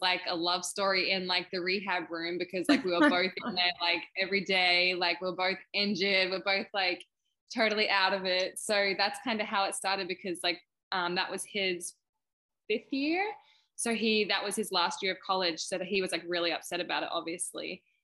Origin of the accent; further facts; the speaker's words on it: Australia; well, I'm Australian and he's Canadian.